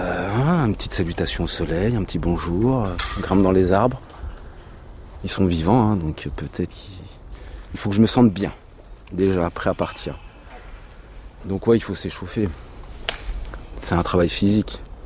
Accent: Bourgogne-Franche-Comté, France; Moi je viens du Morvan, c'est en Bourgogne.

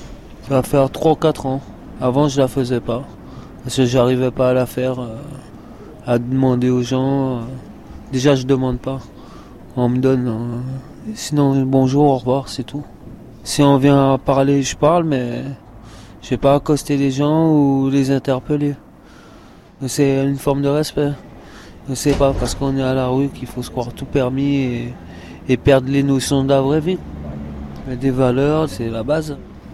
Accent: Guadeloupe; now in France; Je suis français, mais je suis pas originaire de la France, je suis guadeloupéen. Là, j'ai des problèmes avec mes papiers, donc. Quand on a grandi dans les îles et qu'on atterrit en France, c'est un peu compliqué hein, à s'adapter.

